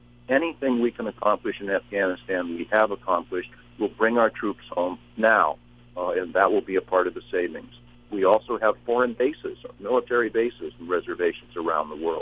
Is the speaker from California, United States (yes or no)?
yes; Los Angeles, California, United States; I was raised in the Los Angeles area and then went to UCLA.